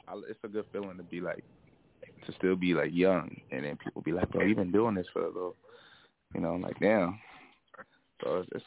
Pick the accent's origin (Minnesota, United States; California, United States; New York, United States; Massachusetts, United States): Minnesota, United States; St. Paul; I'm from St. Paul.